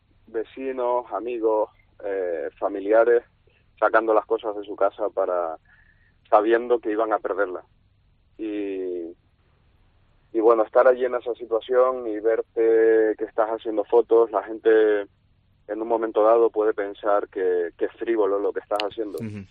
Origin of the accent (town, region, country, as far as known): Spain